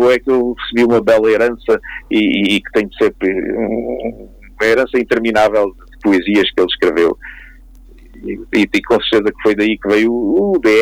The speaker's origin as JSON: {"language": "Portuguese", "region": "Alentejo", "country": "Portugal", "said": "claro que tem, sou alentejano."}